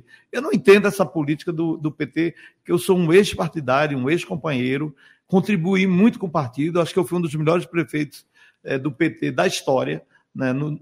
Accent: Serra Talhada, Pernambuco, Brazil; Ou seja, nós fizemos muito pela nossa terra. Então, eu quero retomar esse sonho para pegar minha terrinha Serra Talhada

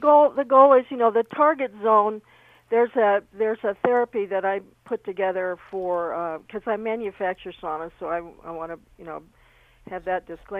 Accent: United States; I'm an American, so, you know, they're not as forthgiving in Tijuana as we have to be here in the United States

